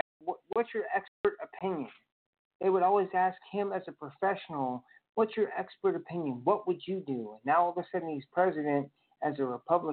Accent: Lafayette, Indiana, United States; I'm from Indiana, Lafayette, where Purdue University is.

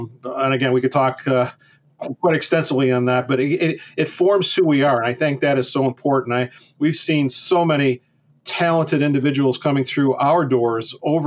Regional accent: Syracuse, New York, United States; on weekends I was still going to school here, actually in my hometown in Syracuse, and was attending Syracuse University School of Architecture.

